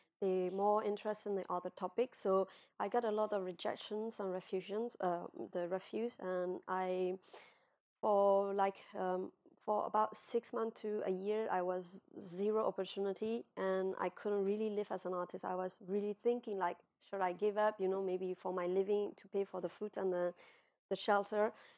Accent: Myanmar; English is a second language; now in Europe; I'm an artist from Myanmar, I arrive, I do this kind of feminist art in Europe

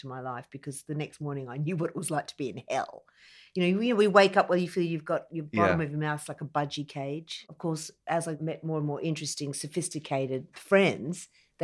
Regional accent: New South Wales, Australia; Excellent. Yes. My home state.

